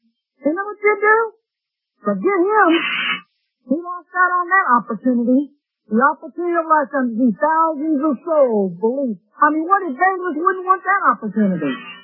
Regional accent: Midwest, United States; thank God I'm not a Yankee, you know? I'm a Midwesterner.

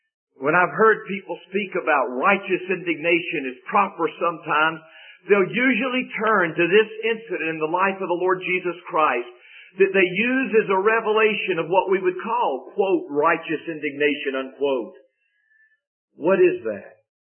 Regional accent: the South, United States; I've heard the expression throughout my years, at least growing up in the South

